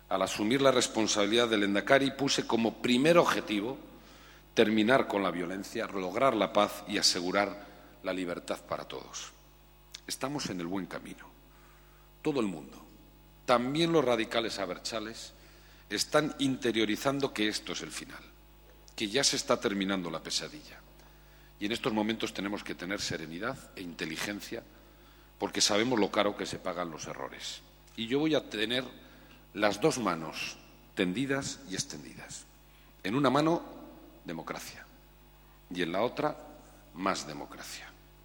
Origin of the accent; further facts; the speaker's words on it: Basque Country, Spain; Los vascos somos vascos y estamos muy orgullosos de ellos.